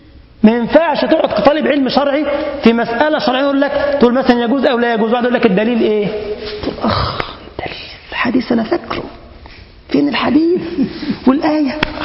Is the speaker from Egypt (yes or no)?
yes; Egypt; الطب والهندسة بيسموها عندنا في مصر لإيه؟